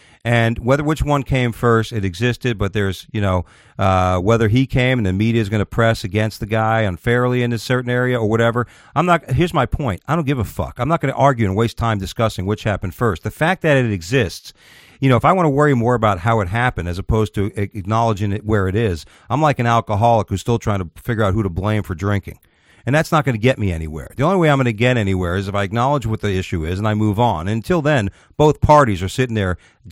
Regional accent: United States; I don't give a fuck who's doing it, because I'm the American public.

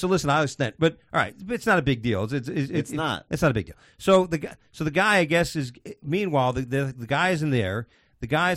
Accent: New York, United States; born there; Yeah, I'm here legally. Oh, I was born in New York, right, dude, so.

